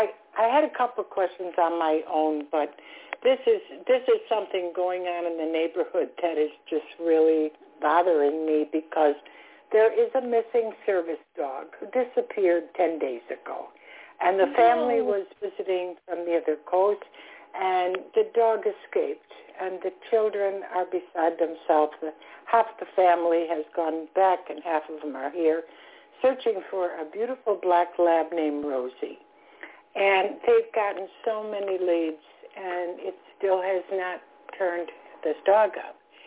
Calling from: Florida, United States; calling from Florida.

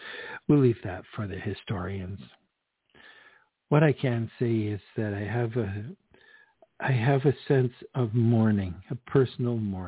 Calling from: Canada; I'm broadcasting this from Canada, and I'd like to pay homage to somebody significant to my country, to my nation

